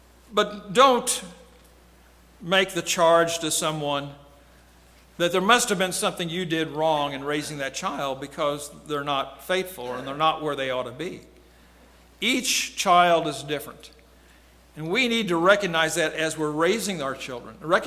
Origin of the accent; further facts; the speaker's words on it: Vincennes, Indiana, United States; I recently made a trip to my hometown of Vincennes. Hadn't been there in 20 plus years, or 30 plus years probably.